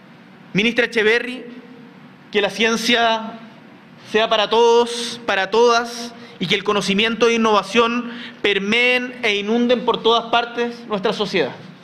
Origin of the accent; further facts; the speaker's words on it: Chile; todas y todas somos chilenos